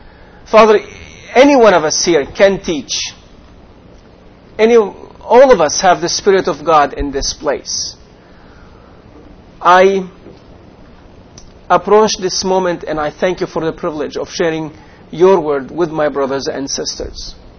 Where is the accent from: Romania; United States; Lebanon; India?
Lebanon; Beirut, Beirut Governorate; moved away as an adult; now in Canada; And I stayed in Lebanon for 7 years. Tried to witness to my family, different things, faced a lot of difficulties. But I left Lebanon in 96, October 96.